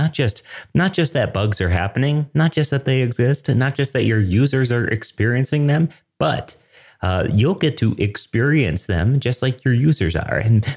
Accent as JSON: {"language": "English", "town": "Denver", "region": "Colorado", "country": "United States", "said": "I'm a developer from Denver, Colorado"}